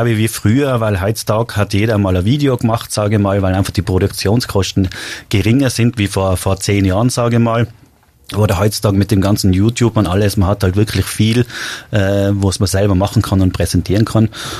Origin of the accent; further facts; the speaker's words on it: Tyrol, Austria; Natürlich ist das Einzugsgebiet in die Städte anders wie bei uns in Tirol.